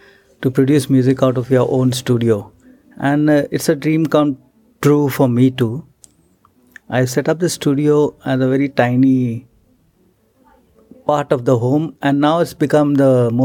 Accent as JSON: {"language": "English", "town": "Mumbai", "region": "Maharashtra", "country": "India", "tie": "born or raised there", "said": "I was in Mumbai."}